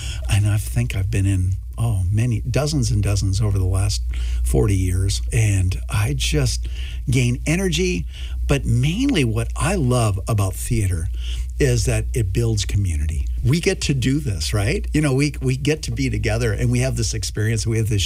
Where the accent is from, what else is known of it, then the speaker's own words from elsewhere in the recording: Bagley, United States; And so I'm going to talk about what it's like growing up in Bagley, this small little town.